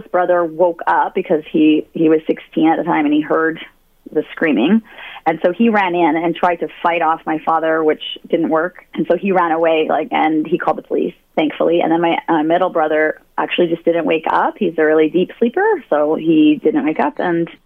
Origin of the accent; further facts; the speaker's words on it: Edmonton, Alberta, Canada; I was born in Edmonton, and then my life has taken me all over Alberta